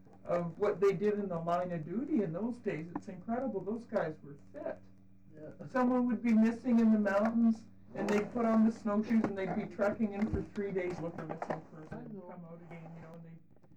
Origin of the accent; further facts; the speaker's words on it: Ontario, Canada; born there; also born or lived in British Columbia; Well, I was born in Ontario, but I lived in Stewart, BC.